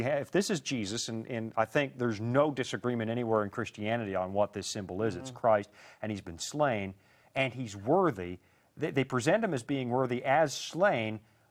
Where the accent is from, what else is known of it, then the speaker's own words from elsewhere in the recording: Canada; I'm Canadian. We still have a royal family.